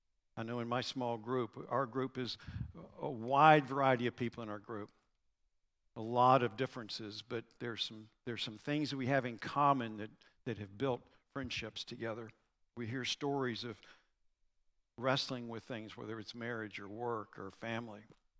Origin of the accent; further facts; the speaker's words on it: United States; I am very glad that I'm an American.